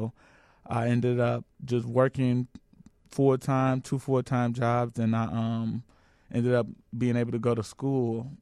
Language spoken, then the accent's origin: English; Chicago, Illinois, United States; also born or lived in University Park; I'm from Chicago originally, but I started off young in University Park, Illinois.